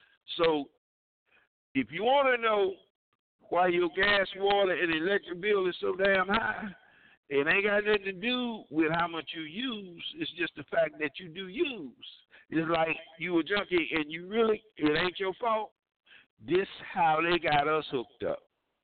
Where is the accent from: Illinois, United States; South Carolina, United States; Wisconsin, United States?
South Carolina, United States; Dillon; yeah, I'm from South Cackalacka, right there, Two Shoe Town, right there, south of the border. As soon as you hit the South Carolina line, you blinked your eye, country town, you missed it. Dillon, South Carolina.